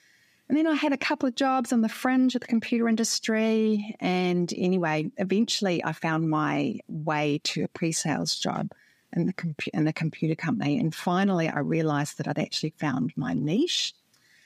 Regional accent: Auckland, New Zealand; you might be able to tell by my accent that I grew up in Auckland in New Zealand.

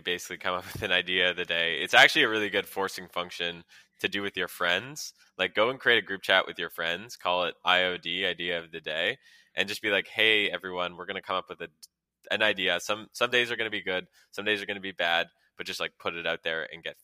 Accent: Montreal, Quebec, Canada; I grew up in Montreal

